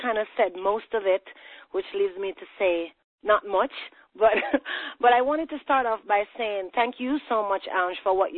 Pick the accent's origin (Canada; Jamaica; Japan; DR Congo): Jamaica; moved away as an adult; now in United States; So if you're noticing an accent, it's because I hail from Jamaica. I've been in the States. In fact, I will celebrate 9 years of living in the States at the end of this month.